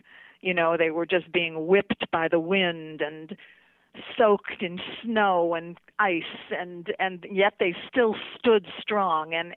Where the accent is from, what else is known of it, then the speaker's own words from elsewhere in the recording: Chicago, Illinois, United States; this story that happened to me when I was a young girl growing up in Chicago, my witnessing this love affair of my neighbor.